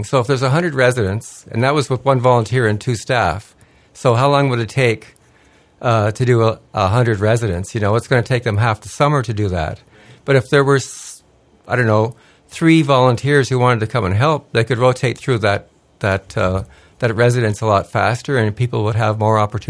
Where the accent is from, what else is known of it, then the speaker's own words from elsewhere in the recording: Ottawa, Ontario, Canada; now in Gananoque, Canada; but I came from the Ottawa area, so all of my family was up there.